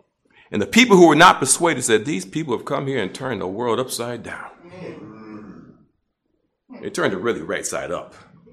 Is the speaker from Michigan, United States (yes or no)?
yes; Detroit, Michigan, United States; you're from Detroit? I said, yeah, I'm from Detroit.